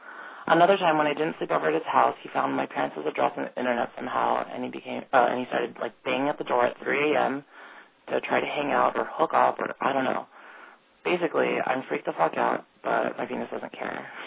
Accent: Palos Verdes, California, United States; also born or lived in San Francisco / Boston / New York; I'm 28 from Palos Verdes, but I've lived in SF, Boston, and New York for most of my post-collegiate life.

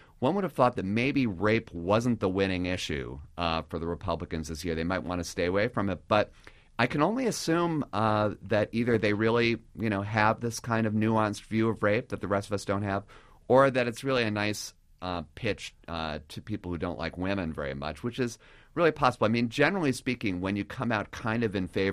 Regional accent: Ohio, United States; Well, I'm from Ohio. Okay. And Ohio, I've got to say, as an Ohioan, you know, when I go back to Ohio, you are seeing nothing but nonstop political ads.

